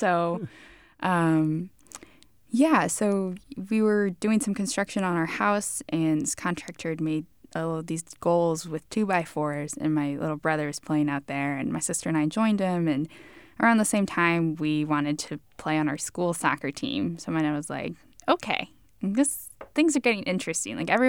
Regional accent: Cauca, Colombia; He's from my home state of Cauca, so let's go.

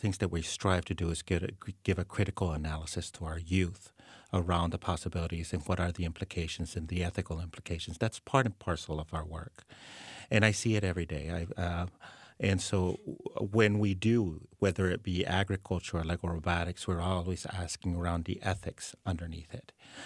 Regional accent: Guatemala; I'm actually originally from Guatemala, Central America

